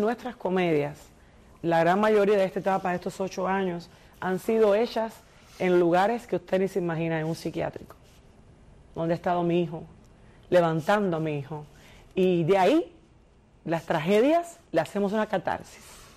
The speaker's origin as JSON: {"language": "Spanish", "town": "Perico", "region": "Matanzas", "country": "Cuba", "tie": "born or raised there", "said": "yo luché tanto desde mi pueblo Perico, Matanzas, porque soy orgullosa periqueña."}